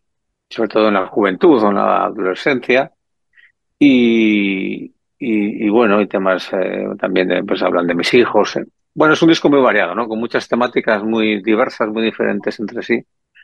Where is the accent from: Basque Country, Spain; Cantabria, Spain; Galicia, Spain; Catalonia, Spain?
Cantabria, Spain; le he escrito muchas canciones a mi tierra, aquí a Cantabria y al norte en general de España.